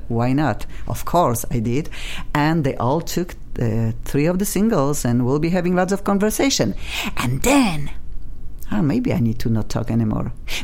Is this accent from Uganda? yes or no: no; Poland; English is a second language; Everybody knows I am from Poland and proud of this very, very much.